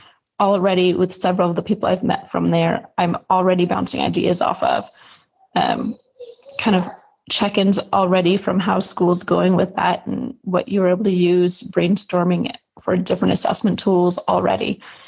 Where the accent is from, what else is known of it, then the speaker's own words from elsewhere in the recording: Ukiah, California, United States; from Ukiah, California, and I teach K through 6 at Oak Manor Elementary.